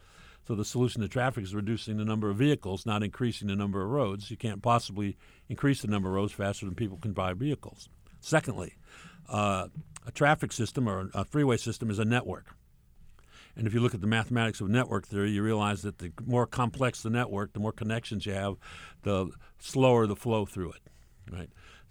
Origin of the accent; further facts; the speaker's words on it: New Orleans, Louisiana, United States; Best system I came across was when I grew up in New Orleans